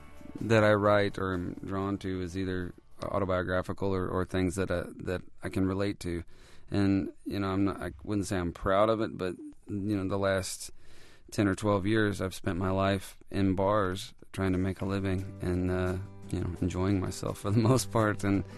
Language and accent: English; Houston, Texas, United States; Well, I'm from a suburb outside of Houston, Texas, and went to college in Arkansas.